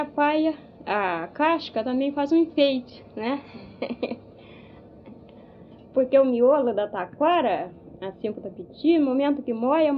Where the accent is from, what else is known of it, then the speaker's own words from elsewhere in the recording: Itatinga, Rio de Janeiro, Brazil; born there; Eu nasci na Itatinga. Fica pra fora, sabe, né?